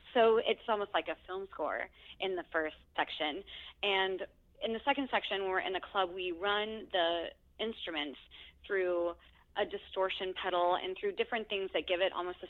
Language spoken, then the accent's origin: English; Tennessee, United States; beyond the teachers I had growing up in East Tennessee who were like super, super supportive.